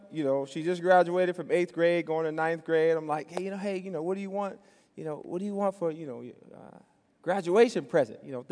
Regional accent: New York City, New York, United States; For example, I grew up in New York City, and when I grew up, we had we didn't go to Ralph's and Bond's.

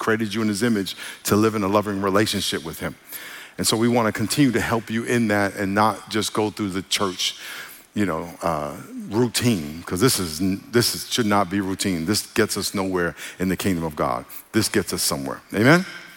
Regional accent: New York, United States; now in California, United States; being in California, where I'm from New York, so you know Christmas is coming because it's cold.

